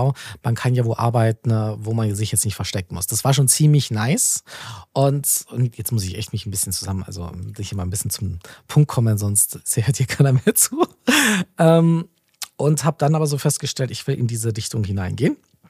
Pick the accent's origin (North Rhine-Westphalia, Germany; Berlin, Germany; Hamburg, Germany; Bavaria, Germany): Bavaria, Germany; Geretsried; In Geritzried. Das ist eine Kleinstadt.